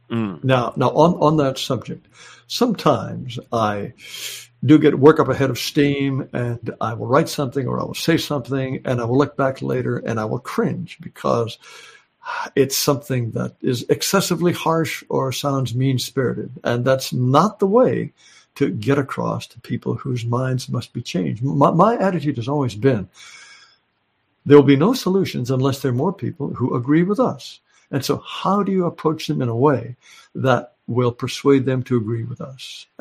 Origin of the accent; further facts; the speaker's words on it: Japan; when I was growing up in Japan